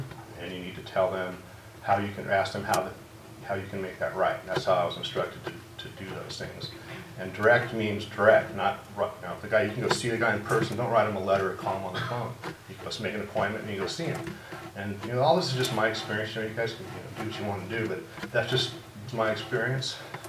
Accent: Costa Mesa, California, United States; And I grew up in Costa Mesa. Got loaded and drunk in Costa Mesa, sold dope in Costa Mesa, and I got sober in Costa Mesa.

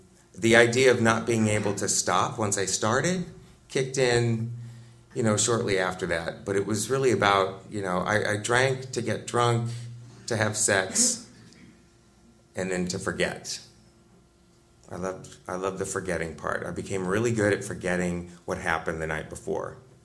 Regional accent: Iowa, United States; You know, it's Iowa. I grew up in Iowa.

